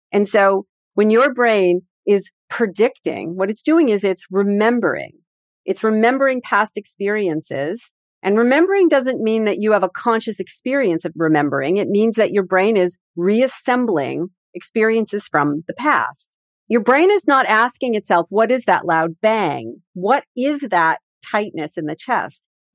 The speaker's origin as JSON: {"language": "English", "country": "Canada", "tie": "born or raised there", "said": "I grew up in Canada, so my brain wired itself to being a hockey fan."}